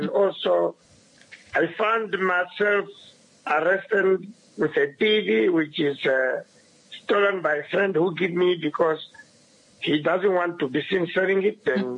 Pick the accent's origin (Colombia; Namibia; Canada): Namibia; Narungono; first language Oshiwambo; I'm a Chiwambo speaking, Ukwambi, I'm a Ukwambi.